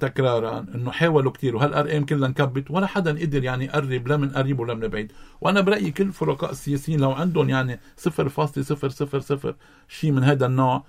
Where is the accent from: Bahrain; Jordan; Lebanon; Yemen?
Lebanon; نحن علينا كلبنانيين كقيادات سياسية شوف وين مصلحة لبنان.